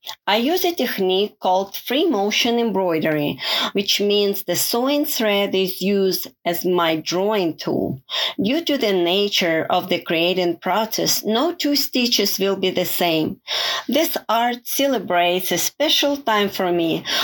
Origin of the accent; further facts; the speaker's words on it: Russia; moved away as an adult; now in Andrews, United States; I'm from Andrews, Texas, and originally from Russia. As a young adult, I graduated from a music college and got a bachelor's degree in child psychology from a university in Russia.